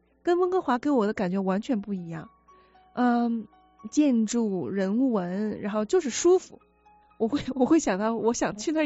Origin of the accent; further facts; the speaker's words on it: China; 因为我们是中国人嘛，亚洲人